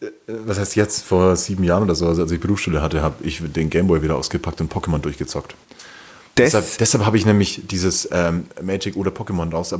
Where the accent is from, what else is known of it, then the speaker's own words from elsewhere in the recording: Bavaria, Germany; Ich bin in Bayern aufgewachsen.